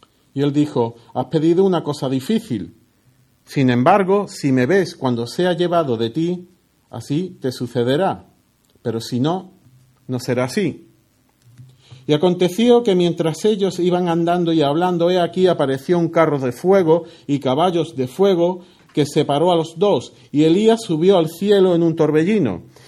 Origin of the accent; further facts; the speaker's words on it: Andalusia, Spain; Ahora la fiebre del Nilo, allí por Sevilla, por mi tierra. No exactamente en mi pueblo, pero allí por el río.